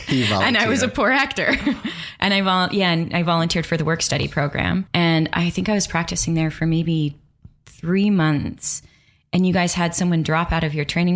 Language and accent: English; Calgary, Alberta, Canada; I'm from Calgary, Alberta, Canada.